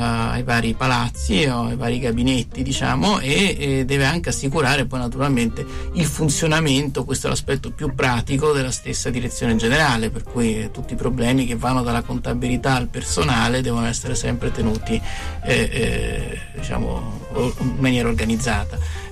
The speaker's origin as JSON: {"language": "Italian", "town": "Rome", "region": "Lazio", "country": "Italy", "said": "anche io sono romano"}